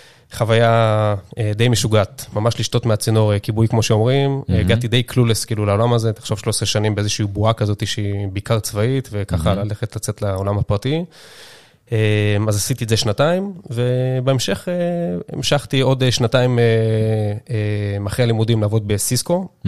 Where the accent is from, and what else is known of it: Caesarea, Haifa District, Israel; born or raised there